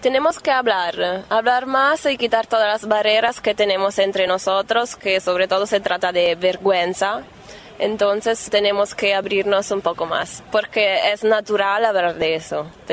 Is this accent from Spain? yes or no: no; Italy; Spanish is a second language; Yo soy italiana y tal vez pasa, por ejemplo, en el cole, pero aquí nunca he escuchado hablar sobre eso.